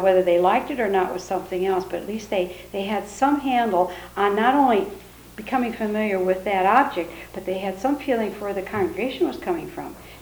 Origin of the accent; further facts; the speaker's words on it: Kalamazoo, Michigan, United States; now in Washington, United States; We address this before we moved to Washington. We're from Kalamazoo, Michigan, and we were part of a new church and a whole new sanctuary.